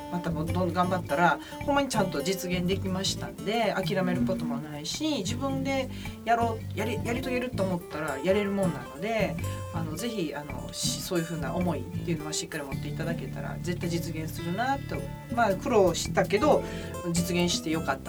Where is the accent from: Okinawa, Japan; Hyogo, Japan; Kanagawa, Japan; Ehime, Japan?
Hyogo, Japan; Kobe; あのまあ、神戸の、もともと神戸生まれなので、もう神戸ってめっちゃ美味しいパンがたくさんある街なんですよね